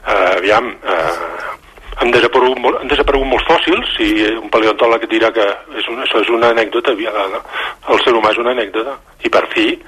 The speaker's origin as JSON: {"language": "Catalan", "region": "Catalonia", "country": "Spain", "said": "Soc català fins al moll dels ossos."}